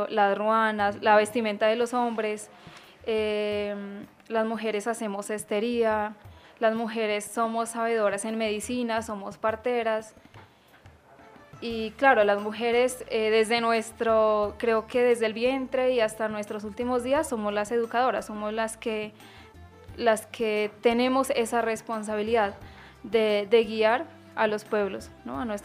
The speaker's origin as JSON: {"language": "Spanish", "town": "Sibundoy", "region": "Putumayo", "country": "Colombia", "said": "nosotras las mujeres y hombres Kamtras venimos del resguardo de Sibundoy Putumayo. Digamos que es en el Alto Putumayo, nuestro territorio de origen"}